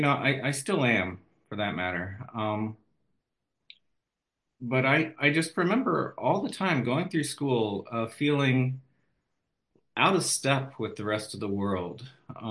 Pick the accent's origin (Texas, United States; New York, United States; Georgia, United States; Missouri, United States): Missouri, United States; St. Louis; also born or lived in Southern Illinois; now in East Coast, United States; I'm a transplant to the East Coast of the US. I grew up in the Midwest, outside of St. Louis, Missouri, Southern Illinois. Large family, poor.